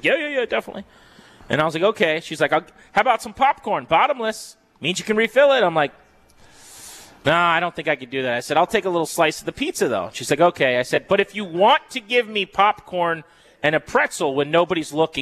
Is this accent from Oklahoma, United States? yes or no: no; Philadelphia, Pennsylvania, United States; We got to do something. We're from Philly.